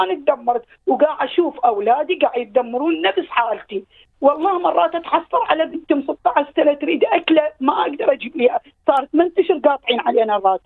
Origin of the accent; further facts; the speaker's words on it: Iraq; also born or lived in Iran; now in Australia; أنا جاية من خلفية تعبانة، أنا جاية من العراق، العراق تعبان.